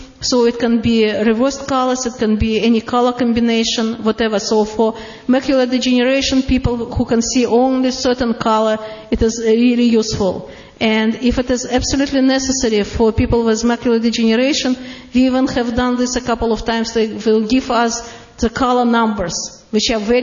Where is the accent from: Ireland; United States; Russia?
Russia; accent: Russian; English is a second language; Yeah, another disability, what I know that my disability is this, my very heavy Russian accent. But what is good about this, that people always recognize me on the phone.